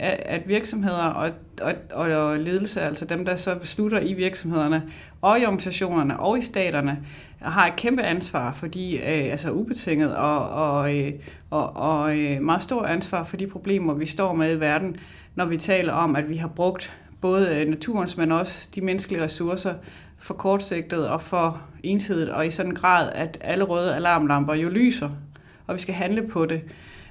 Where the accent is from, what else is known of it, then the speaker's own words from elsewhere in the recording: Region of Southern Denmark, Denmark; Oprindeligt er jeg Sønderjyde